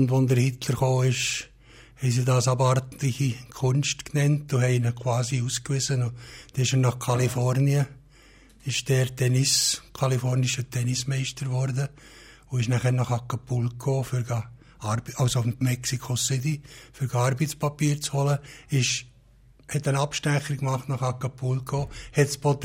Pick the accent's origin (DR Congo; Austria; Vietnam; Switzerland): Switzerland; Als Schweizer Koch war das zu dieser Zeit überhaupt kein Problem gewesen.